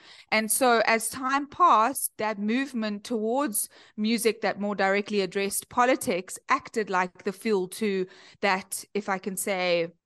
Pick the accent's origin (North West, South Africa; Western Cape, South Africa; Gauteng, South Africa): Western Cape, South Africa; Cape Town; accent: South African; moved away as an adult; now in Chicago, United States; I come all the way from Cape Town, born and bred in Cape Town. And I moved to Chicago a few years ago.